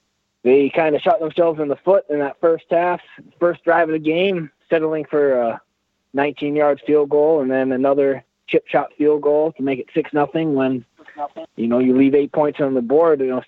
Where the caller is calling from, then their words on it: Seattle, Washington, United States; It was a marathon out here in Seattle.